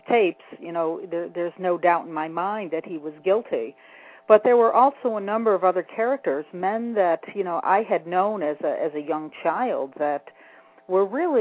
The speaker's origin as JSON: {"language": "English", "town": "Syracuse", "region": "New York", "country": "United States", "tie": "born or raised there", "lives_now": "Massachusetts, United States", "said": "But as I said, I grew up in Syracuse, New York. I now live in Massachusetts."}